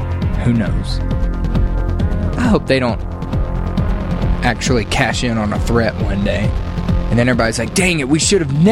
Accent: the South, United States; since I'm from the South

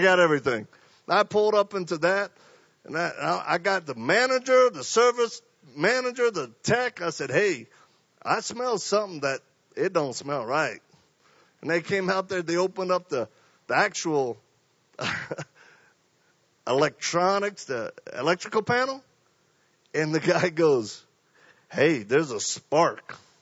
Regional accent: Louisiana, United States; accent: Cajun; I'm originally from Louisiana. I'm one of those Cajuns. If you think I have an accent, I do.

